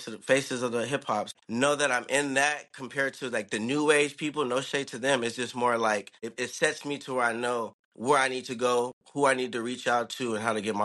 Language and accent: English; San Jose, California, United States; now in Sacramento, United States; I'm from South San Jose, Northern California, mm-hmm. born and raised. So mm-hmm. I moved out here now. I relocated out here in Sacramento.